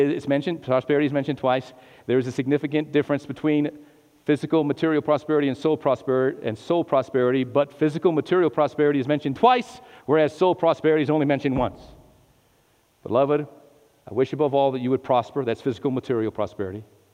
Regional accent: Albuquerque, New Mexico, United States; also born or lived in Las Cruces, United States / Gallup, United States; I was born in New Mexico, Las Cruces, New Mexico. I lived in Gallup, New Mexico for a while. I was raised in Albuquerque.

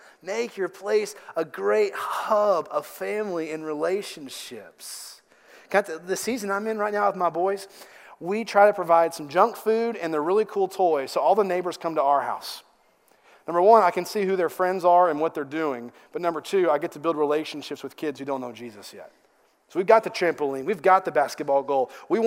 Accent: Kentucky, United States; I'm from Kentucky.

